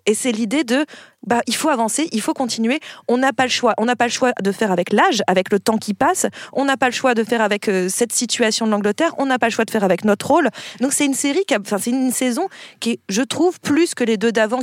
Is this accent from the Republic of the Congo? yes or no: no; France; en tant que Français, on a un petit peu une petite fascination supplémentaire pour la famille royale britannique